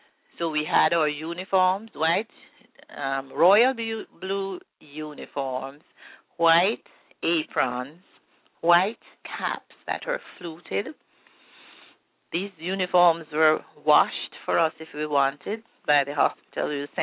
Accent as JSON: {"language": "English", "town": "Savanna-la-Mar", "region": "Westmoreland Parish", "country": "Jamaica", "tie": "born or raised there", "said": "I was born in Savannah, Lamar. … I grew up in the 40s. I did all my schooling there"}